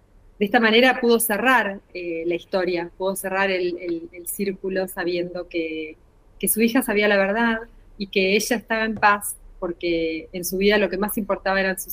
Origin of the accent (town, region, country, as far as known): Argentina